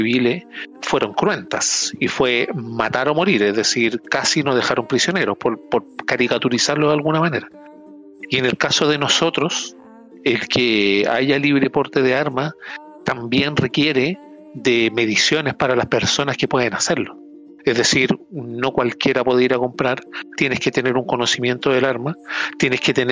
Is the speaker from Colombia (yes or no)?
no; Chile; Toda esta esta sintomatología que tenemos como chileno y como humanidad